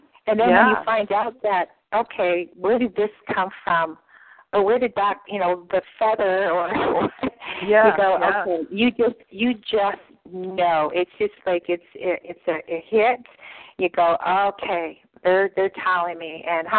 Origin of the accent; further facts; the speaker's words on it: Canada; because I'm Canadian. Canadians, we don't have any pennies left.